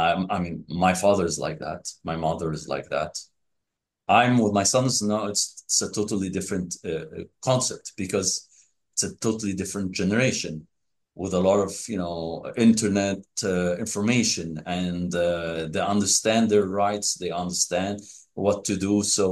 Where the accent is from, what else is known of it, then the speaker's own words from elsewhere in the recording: Egypt; Where I come from, I'm from the Middle East, from Egypt in particular, and of course, no, we don't consider ourselves Arabs or Africans.